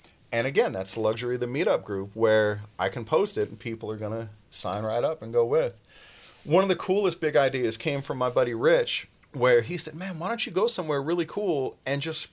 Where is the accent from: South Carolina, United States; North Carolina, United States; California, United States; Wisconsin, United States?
California, United States; San Diego; I grew up in San Diego, and it scared the piss out of me.